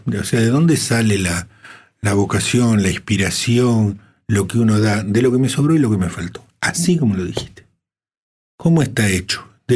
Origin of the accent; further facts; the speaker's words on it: Santa Fe, Argentina; yo lo voy a decir como santafesino